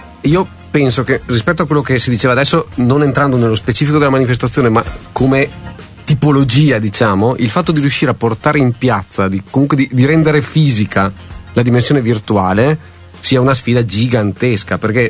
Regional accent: Rovereto, Trentino-Alto Adige, Italy; io sono di Rovereto

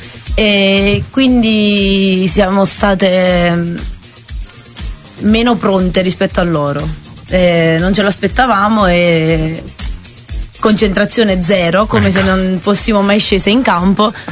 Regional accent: Avellino, Campania, Italy; Sì, allora io sono di Avellino.

